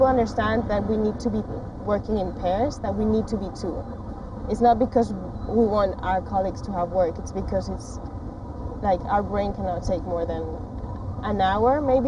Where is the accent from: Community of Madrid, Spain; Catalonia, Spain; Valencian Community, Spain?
Community of Madrid, Spain; Madrid; I come from Madrid in Spain.